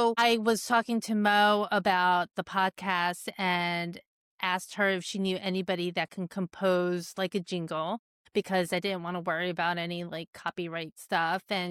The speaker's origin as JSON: {"language": "English", "town": "East Brunswick", "region": "New Jersey", "country": "United States", "tie": "born or raised there", "said": "And we grew up in East Brunswick."}